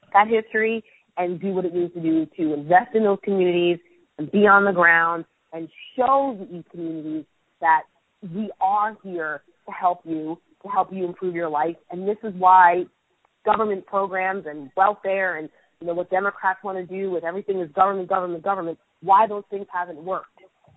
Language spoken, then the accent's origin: English; New York, United States; But look, I grew up in the New York Central area.